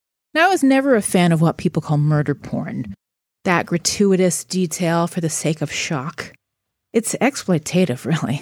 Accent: Massachusetts, United States; also born or lived in New Hampshire; I'm from Massachusetts. I live here now. But for a period of time, I lived in southern New Hampshire.

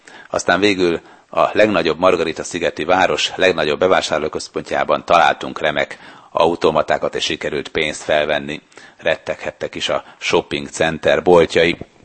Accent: Budapest, Hungary; Nagyon örült nekünk, mert hogy mi pestiek vagyunk

